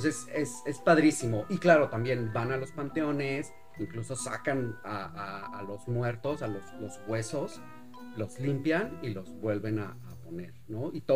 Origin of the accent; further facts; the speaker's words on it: San Luis Potosí, Mexico; en el estado de donde yo soy, San Luis Potosí